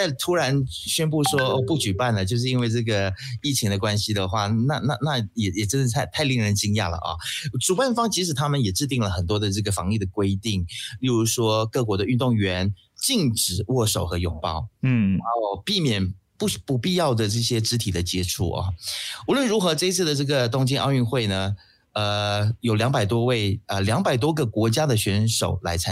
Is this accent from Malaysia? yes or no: yes; Malaysia; 但这1800例可能在我们马来西亚人看起来、啊、算得了什么呢